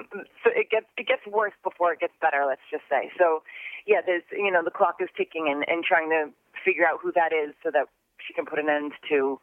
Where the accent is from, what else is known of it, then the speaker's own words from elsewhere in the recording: Massachusetts, United States; I'm from Massachusetts, so, you know, the winter is long and hard.